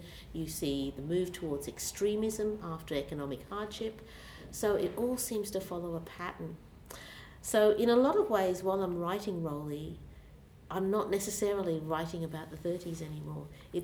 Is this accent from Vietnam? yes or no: no; Australia; I was asked to give a speech for Australia Day in my hometown